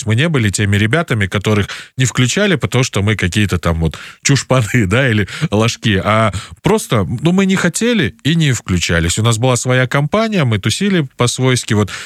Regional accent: Jalal-Abad, Jalal-Abad Region, Kyrgyzstan; И, ну, я, правда, вырос в Джалабаде, но у нас тоже были подобные группировки

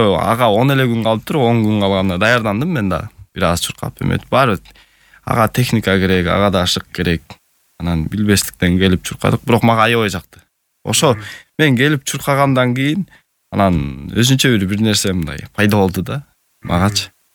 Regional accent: Tosor, Issyk-Kul Region, Kyrgyzstan; А бирок негизи айылман деле бул Жетөгүз район Тосор айылында төрөлүп өскөм да.

